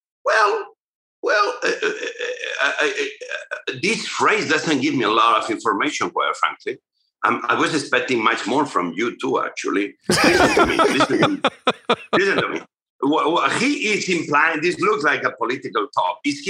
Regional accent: Spain; now in United States; I got to love kale once I came to America. We have other types of kale where I grew up in Spain, similar.

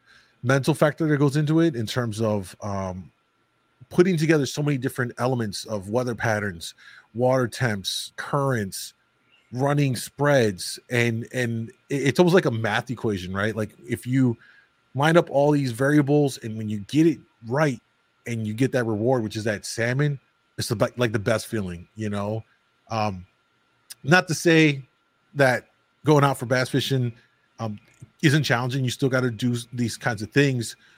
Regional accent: Chicago, Illinois, United States; I'm from Chicago, and that hence the shy comes from Chicago.

